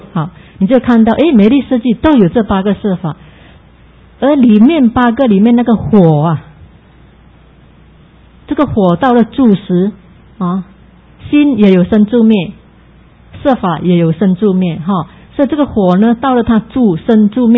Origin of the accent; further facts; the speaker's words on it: China; 所以我们中国人呢喜欢吃热啊，是很有智慧的啊。